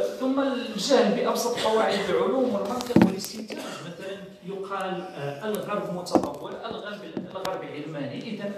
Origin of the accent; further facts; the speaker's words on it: Morocco; مثلا نحن كمغاربة نستهلك ونستورد الثقافة